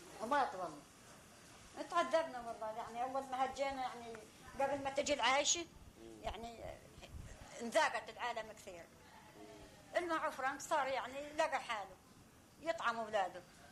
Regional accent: Palestine; moved away; اجينا احنا من فلسطين اجينا على الطيبة

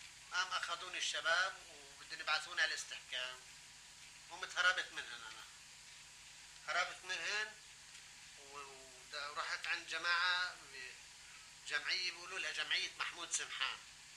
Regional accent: Palestine; لما صارت الاحداث عندنا بفلسطين تركت انا البوليس وطلعت بسلاحي انا من البوليس والتحقت بالثوره الفلسطينيه

